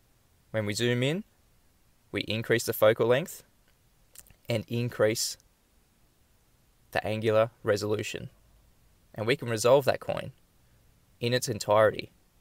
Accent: Australia; from Australia

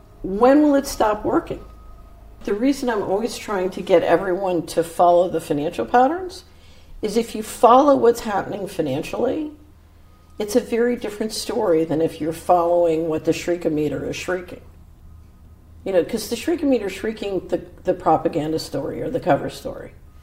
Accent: Philadelphia, Pennsylvania, United States; I grew up in West Philadelphia, and my neighborhood was destroyed by narcotics trafficking

